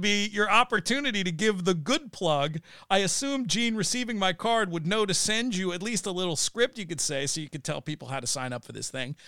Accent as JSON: {"language": "English", "town": "New York City", "region": "New York", "country": "United States", "said": "in some ways as a New Yorker, it feels silly to go to Vegas and eat at a place you can go in New York"}